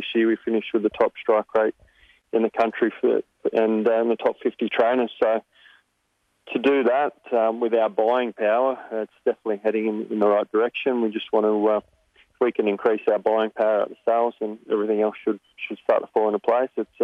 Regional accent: Sydney, New South Wales, Australia; I grew up in Western Sydney, actually, at Brent Zarafa, where he grew up as well.

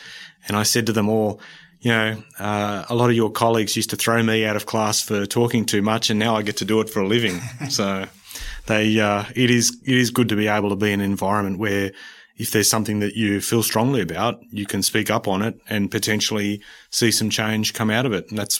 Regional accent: Western Sydney, New South Wales, Australia; Growing up in Western Sydney, it was a platform that you could definitely make some noise to affect change.

